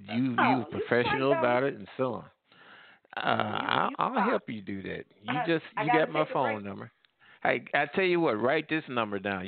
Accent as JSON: {"language": "English", "town": "St. Louis", "region": "Missouri", "country": "United States", "said": "Now, I was from the Midwest in the St. Louis area"}